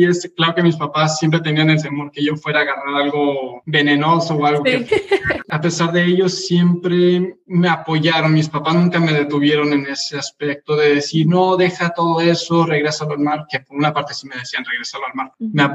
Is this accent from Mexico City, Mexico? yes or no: yes; Mexico City, Mexico; also born or lived in Ciudad Juárez; desde chiquito, creciendo en la Ciudad de México no era así fácil que tuviera el mar o la montaña, realmente estaba en la ciudad. Nos mudamos a Ciudad Juárez